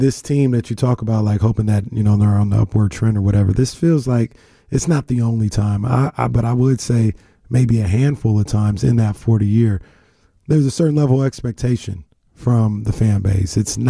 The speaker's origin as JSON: {"language": "English", "town": "Sacramento", "region": "California", "country": "United States", "tie": "born or raised there", "said": "James, I was talking about how I'm born and raised in Sacramento. I don't know a Sacramento without the Kings."}